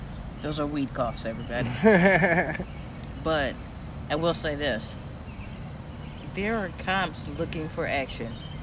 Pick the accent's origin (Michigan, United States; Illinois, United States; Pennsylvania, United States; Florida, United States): Illinois, United States; Aurora; Hey, I'm from Aurora. If you go to Aurora, Illinois